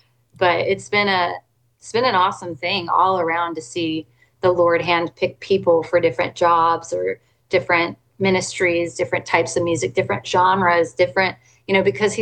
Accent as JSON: {"language": "English", "region": "Washington", "country": "United States", "said": "But I'm from Washington State originally."}